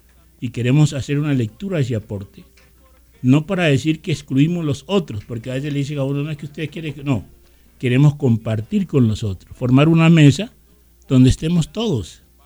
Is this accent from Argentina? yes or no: no; Guapi, Cauca, Colombia; born there; Yo nací en Guapi, Cauca. Guapi es un municipio que queda más allá de Buenaventura.